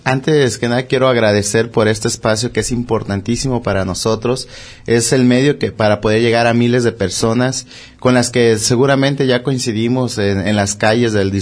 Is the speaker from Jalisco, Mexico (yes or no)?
yes; San Gabriel, Jalisco, Mexico; San Gabriel, que es del pueblo de donde yo soy, del municipio donde yo soy originario